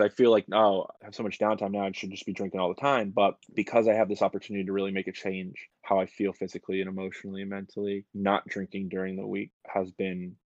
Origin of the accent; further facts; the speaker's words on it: East Brunswick, New Jersey, United States; also born or lived in Brooklyn; I'm from East Brunswick, New Jersey. Recently lived in Brooklyn, New York, but back home due to the current circumstances